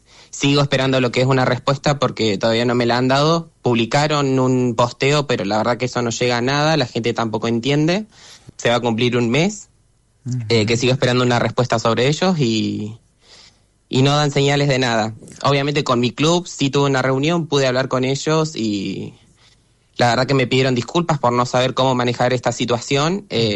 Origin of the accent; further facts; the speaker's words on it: Chubut, Argentina; now in Córdoba, Argentina; soy jugador de hockey hace 15 años, soy de Chubut y estoy viviendo acá en Córdoba.